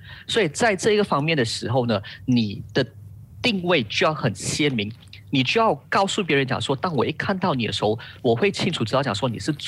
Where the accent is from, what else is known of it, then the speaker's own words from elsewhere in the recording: Penang, Malaysia; 因为我来自槟城